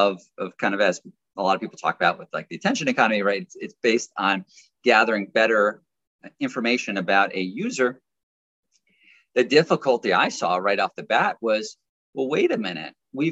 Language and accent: English; United States; as an American and sitting in New York